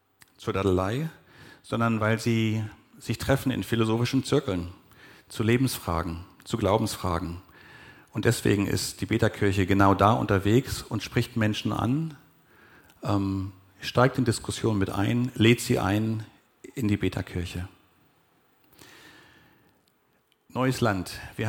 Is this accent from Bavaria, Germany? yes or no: no; Uetze, Lower Saxony, Germany; in der Freien Evangelischen Gemeinde in Uetze, wo ich aufgewachsen bin